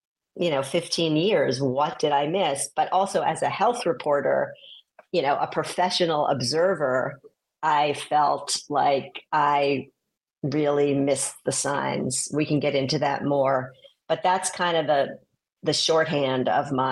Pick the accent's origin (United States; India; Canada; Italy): United States; New York City, New York; born and raised in New York City and going out to this California situation, it was eye-opening.